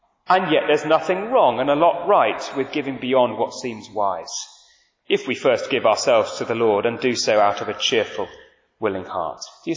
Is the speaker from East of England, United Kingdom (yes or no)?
no; Manchester, North West England, United Kingdom; I grew up in Manchester